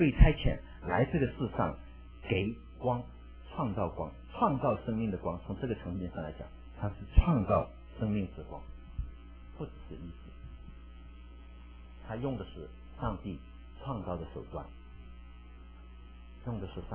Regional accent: China; 我跟他介绍我是从中国来的

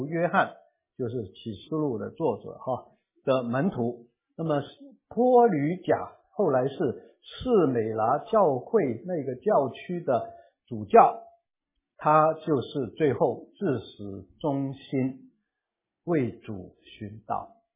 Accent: Guangdong, China; 我们广东人说天上四两胜于地上半斤啊

